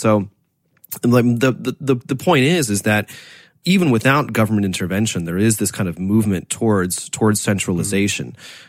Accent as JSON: {"language": "English", "country": "United States", "moved": "yes", "lives_now": "China", "said": "looking at the difference between my home country, the United States, and my, let's say, adopted home country, China"}